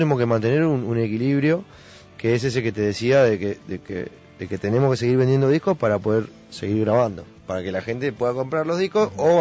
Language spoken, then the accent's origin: Spanish; Uruguay; saben perfectamente que somos una banda uruguaya